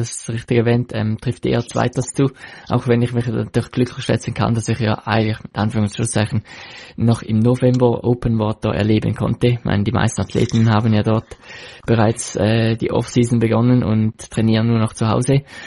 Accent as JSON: {"language": "German", "country": "Switzerland"}